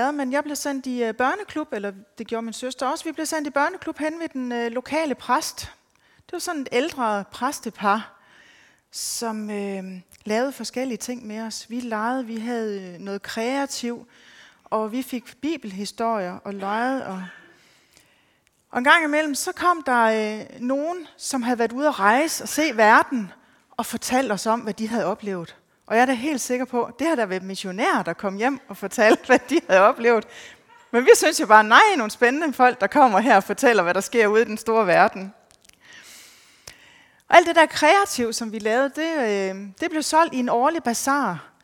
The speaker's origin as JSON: {"language": "Danish", "town": "Hvidebæk", "region": "Zealand", "country": "Denmark", "said": "og vi er fra Hvidebæk. Vi blev kristne for 14 år siden"}